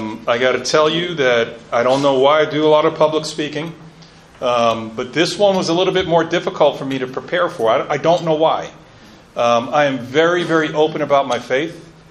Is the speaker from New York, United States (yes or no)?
yes; Long Island, New York, United States; And before I left for England, I was raised on Long Island, New York.